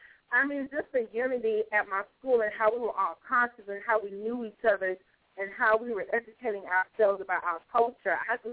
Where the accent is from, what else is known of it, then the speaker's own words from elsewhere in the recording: Beaumont, Texas, United States; But and even in my hometown in Beaumont, mind you, we had only one African-American superintendent.